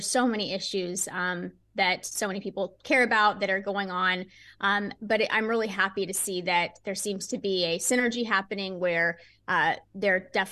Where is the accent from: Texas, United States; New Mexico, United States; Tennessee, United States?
Tennessee, United States; Nashville; I'm sad, you know, to hear about these senseless shootings in my hometown.